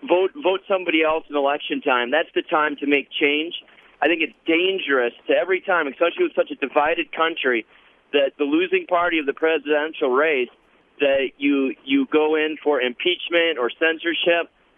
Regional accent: Wisconsin, United States; I'm from Wisconsin, and Russ Feingold does not represent me.

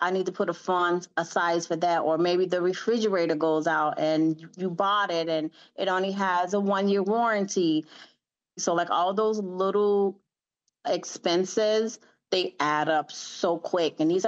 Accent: Chicago, Illinois, United States; Because I'm from Chicago

